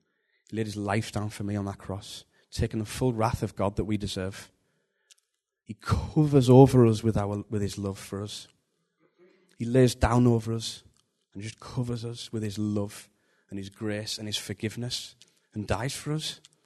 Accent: Borough, London, United Kingdom; Yeah, I'm from Borough, just a bloke from Borough, basically.

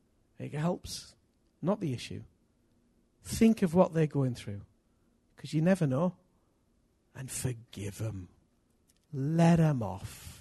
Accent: United Kingdom; because I'm British and I'm full of road rage.

